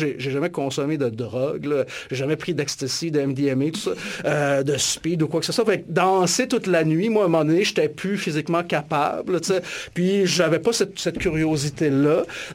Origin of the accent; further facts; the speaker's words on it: Alma, Quebec, Canada; je suis originaire du Lac-Saint-Jean, tu sais, puis en grandissant dans les années 80 à Alma, on n'avait pas nécessairement accès à la musique underground.